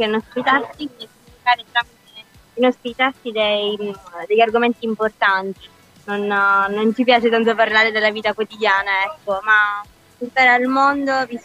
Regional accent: Sicily, Italy; Noi da siciliane purtroppo viviamo ogni giorno il problema dell'immigrazione

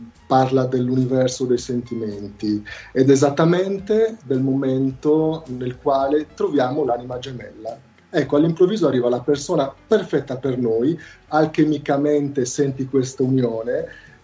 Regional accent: Sardinia, Italy; also born or lived in London; now in Rome, Italy; Sono sardo di origini, poi mi sono trasferito a Londra, sono stato più di 10 anni, ho studiato canto, ho iniziato le mie produzioni. Da tanti anni sto a Roma

